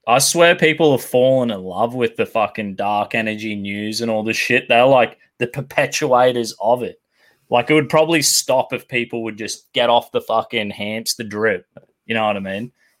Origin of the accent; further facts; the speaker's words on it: Australia; maybe it's because like being an Aussie, they think you're like some fucking crocodile hunter cunt, so they'd just be like, oh, fuck, he's Australian.